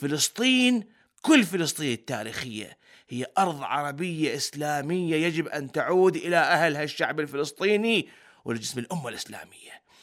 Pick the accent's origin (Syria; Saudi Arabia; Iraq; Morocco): Iraq; في بلدنا العراق